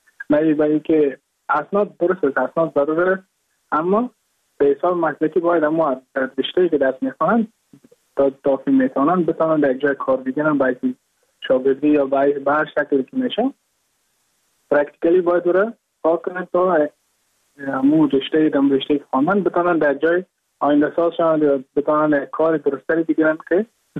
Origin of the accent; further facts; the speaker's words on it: Mazar-i-Sharif, Balkh, Afghanistan; moved away as an adult; now in India; از مزار شریف هستم، از قریه شیرآباد که از قریه درفتاده مزار شریف بخش میباشم. که ما در سال 2019 ماه جون به هندوستان آمدم